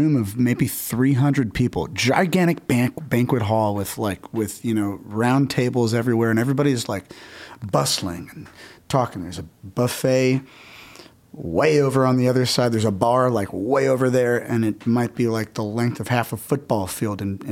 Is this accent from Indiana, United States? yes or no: yes; Lafayette, Indiana, United States; we were up in my hometown in Indiana, at a smaller theater called Duncan Hall. Mm-hmm. It's like off of Main Street in downtown Lafayette, Indiana.